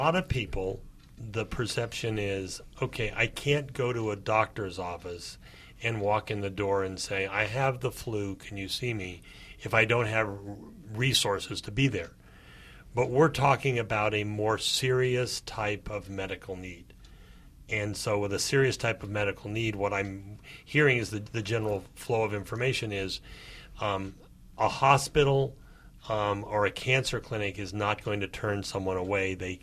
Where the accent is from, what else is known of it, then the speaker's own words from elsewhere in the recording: Los Angeles, California, United States; When I was a younger fellow growing up in Los Angeles